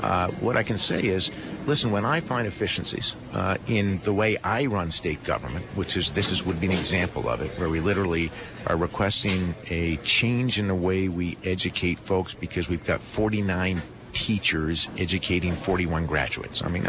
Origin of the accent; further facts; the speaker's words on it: Vermont, United States; you got to remember that as a kid who was born and raised in Windham County, when those old pipes started to leak